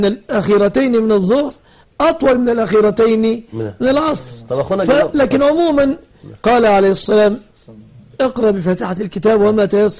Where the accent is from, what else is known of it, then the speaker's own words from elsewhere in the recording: Egypt; أن يحفظ بلادنا مصر وسائر بلاد